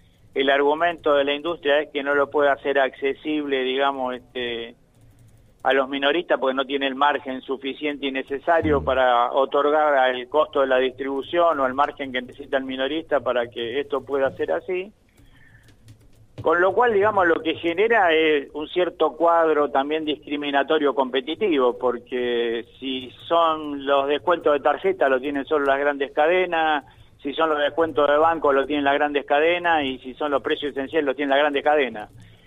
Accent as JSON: {"language": "Spanish", "country": "Argentina"}